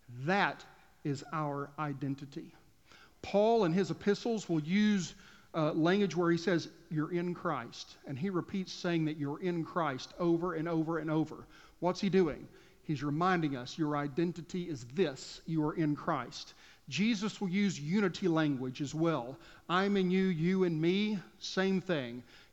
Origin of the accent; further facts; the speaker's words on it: Texas, United States; Growing up in Southwest Texas, back in the 80s, this was so true of the little town I grew up in.